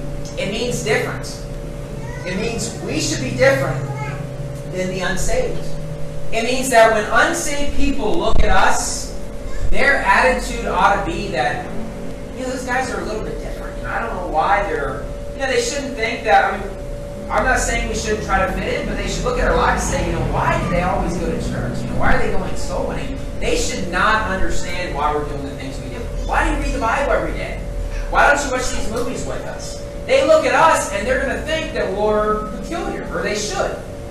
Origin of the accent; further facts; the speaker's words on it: West Virginia, United States; growing up in West Virginia and really in the United States, churches, I mean, everybody really likes American football, and especially in Baptist churches.